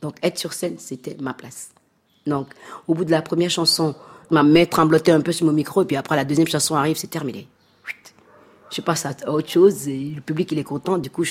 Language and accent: French; Cotonou, Littoral, Benin; born there; Je suis née à Cotonou, mais mon père, il est de Ouidah.